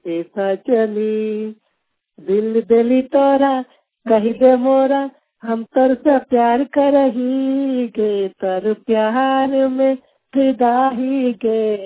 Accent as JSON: {"language": "Hindi", "town": "Dhanbad", "region": "Jharkhand", "country": "India", "said": "मैं धनबाद जिला के रहने वाले हूँ, मोहदा क्षेत्र का"}